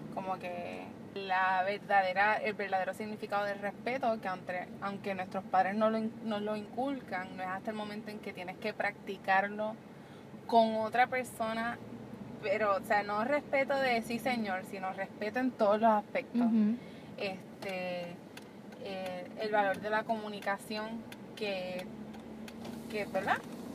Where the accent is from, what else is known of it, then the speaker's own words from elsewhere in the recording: Puerto Rico; aunque a lo mejor somos del mismo país, los dos somos puertorriqueños